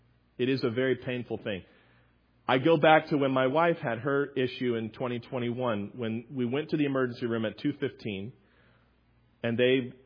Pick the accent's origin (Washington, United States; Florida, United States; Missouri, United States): Florida, United States; Tampa; I'm from Tampa, Florida.